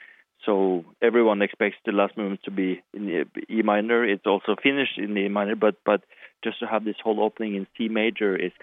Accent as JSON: {"language": "English", "town": "Trondheim", "region": "Trøndelag", "country": "Norway", "tie": "born or raised there", "said": "the first time was in my hometown, Trondheim in Norway, and my father plays in the orchestra"}